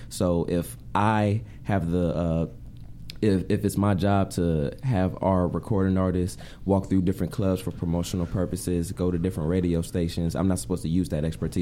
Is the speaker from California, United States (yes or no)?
yes; South Central, California, United States; Like a lot of people who grow up, like I'm from South Central.